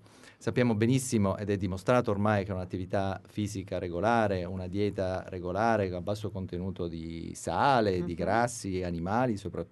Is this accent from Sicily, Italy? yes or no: yes; Palermo, Sicily, Italy; also born or lived in United Kingdom; mi sono formato a Palermo e quindi sono, anche se non sono strettamente nato a Palermo, ma sono cresciuto a Palermo, quindi Palermo è la mia città. E dopo la mia formazione medica e specialistica ho fatto esperienza soprattutto in Gran Bretagna.